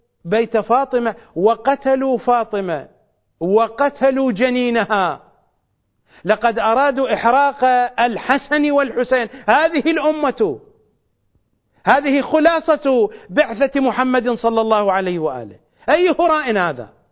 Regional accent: Iraq; ولا أنا بعجمي ولا أعجمي، أنا عراقي الأبوين، عراقي الطرفين، عراقي الأبوين، عربي الأبوين، وعشيرتي من أعمامي معروفة ومن أخوالي معروفة

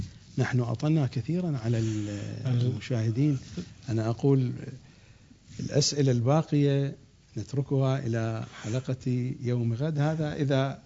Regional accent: Iraq; accent: Iraqi; يسرقك، يبوقك، بلهجتنا العراقية يبوقك، حرامي يبوقك

